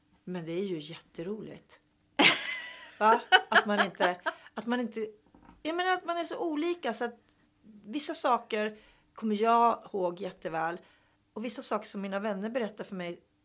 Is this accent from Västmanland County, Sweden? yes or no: no; Hudiksvall, Gävleborg County, Sweden; jag var hemma i Hudiksvall för några veckor sedan.